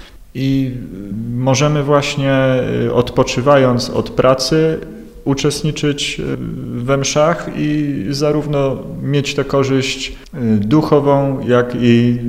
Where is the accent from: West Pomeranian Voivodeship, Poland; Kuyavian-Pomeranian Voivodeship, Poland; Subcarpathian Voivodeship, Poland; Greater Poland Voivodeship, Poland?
Greater Poland Voivodeship, Poland; Września; Ja dokładnie jestem z Wrześni.